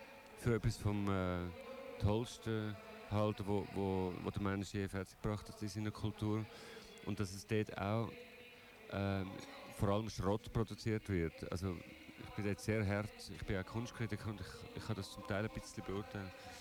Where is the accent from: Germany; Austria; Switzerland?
Switzerland; Zurich; Bülach ist, bin ich in der Nähe aufgewachsen. Bülach ist für mich so ein Topos von der Schweiz.